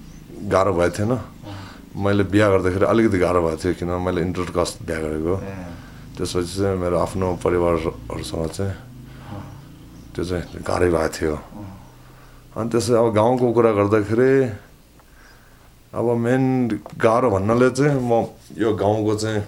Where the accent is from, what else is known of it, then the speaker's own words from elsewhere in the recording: Lo Manthang, Gandaki Province, Nepal; now in Lo Manthang, Nepal; म चाहिँ प्राय त लमनथाङमा बस्छु अनि विन्टरमा पोखरा बस्छु